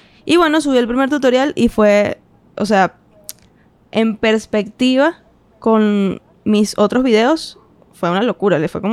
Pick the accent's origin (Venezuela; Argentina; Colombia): Venezuela; Cagua, Aragua; moved away as an adult; now in Caracas, Venezuela; cuando yo me mudé a Caracas, porque soy de Aragua, de Cagua